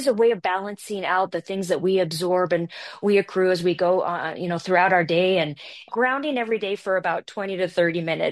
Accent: Seattle, Washington, United States; I grew up in Seattle, so the environment that I experienced the trail for the first time in Belgium was very similar to what I experienced in the Seattle area growing up.

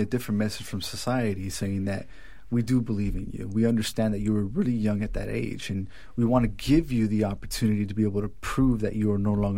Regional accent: California, United States; So as a young Mexican-American growing up in Southern California, I experienced some traumatic events in my life at a very, very young age

